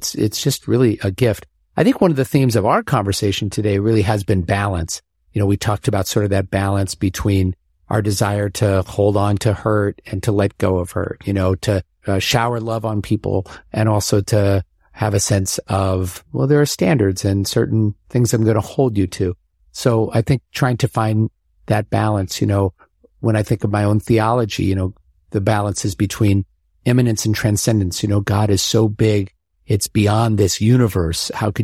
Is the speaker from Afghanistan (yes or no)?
no; Omaha, Nebraska, United States; I realized I'd talked about growing up in Omaha, but I hadn't mentioned that.